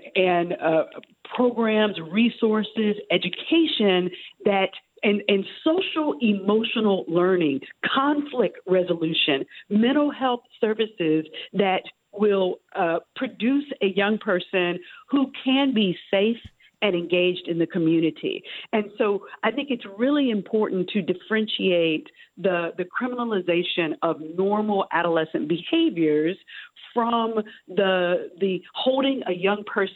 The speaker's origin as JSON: {"language": "English", "region": "the South", "country": "United States", "tie": "born or raised there", "said": "And I was born and raised in the South, and certainly the South has a deep history of difficult race relations, to say the least."}